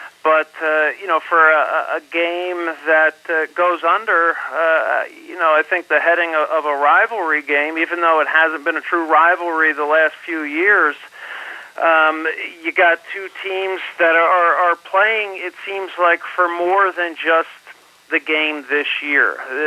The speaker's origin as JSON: {"language": "English", "region": "New Jersey", "country": "United States", "tie": "born or raised there", "said": "And growing up on the East Coast in New Jersey, it's not that college football is that big out here."}